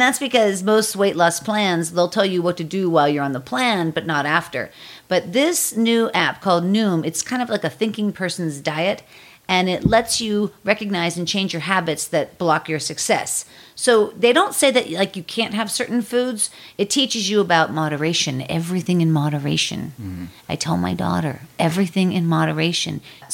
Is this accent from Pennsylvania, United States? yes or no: yes; Pittsburgh, Pennsylvania, United States; And so she's from Pittsburgh. I'm from Pittsburgh.